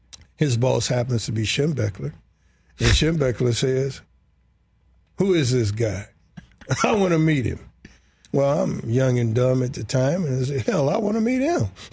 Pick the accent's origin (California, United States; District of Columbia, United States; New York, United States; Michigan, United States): Michigan, United States; Detroit; I'm this brother from Detroit in there.